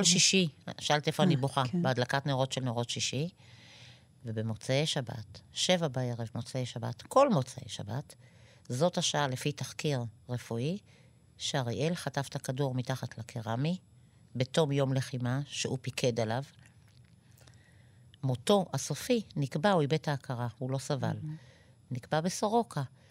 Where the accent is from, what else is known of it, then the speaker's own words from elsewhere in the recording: Ma'alot, Northern District, Israel; זה עוטף ישראל, אני באה ממעלות, אנחנו עוטף צפון.